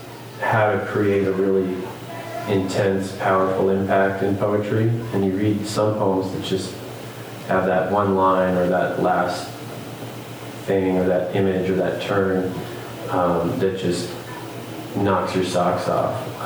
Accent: Minnesota, United States; I grew up in Minnesota, and we had one of those big, like, wood paneled vans.

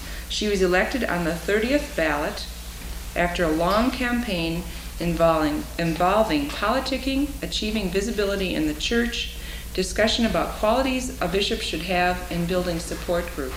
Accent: Midwest, United States; I'm a Midwesterner

